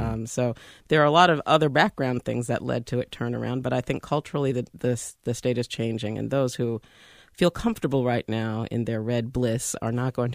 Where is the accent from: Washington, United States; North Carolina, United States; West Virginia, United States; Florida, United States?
North Carolina, United States; Durham; I'm very proud to have that as my hometown, and I still live here